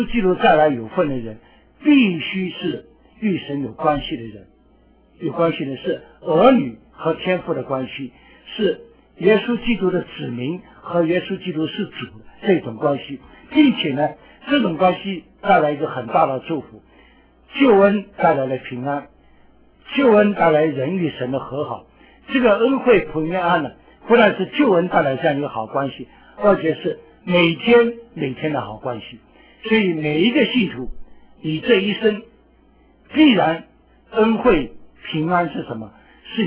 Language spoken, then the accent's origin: Chinese; China; 我们华人中华民族这点很特别的，什么事情都讲关系